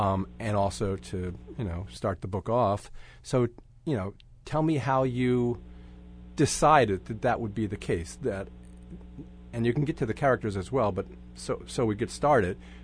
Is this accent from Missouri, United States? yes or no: no; Mount Airy, Pennsylvania, United States; also born or lived in Jenkintown / Elkins Park; I grew up in Mount Airy. I moved to Jenkintown in Elkins Park in 1963, had my tonsils taken out at Abington Hospital.